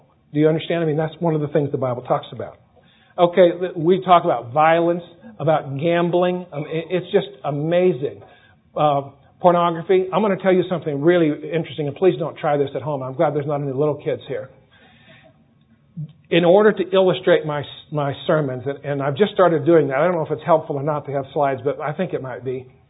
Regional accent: East Coast, United States; because I was in California and I'm from the back east

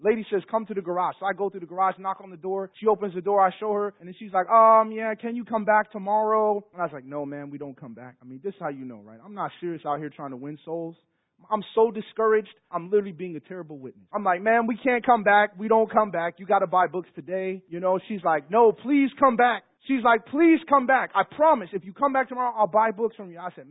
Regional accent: Chicago, Illinois, United States; I'm from the world. I'm from Chicago.

